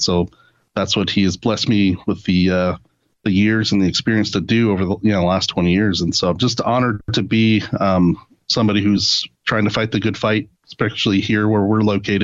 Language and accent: English; Grand Rapids, Michigan, United States; now in Oregon, United States; But no, I'm originally from Michigan, from Grand Rapids, Michigan, and my wife Angela is from Oregon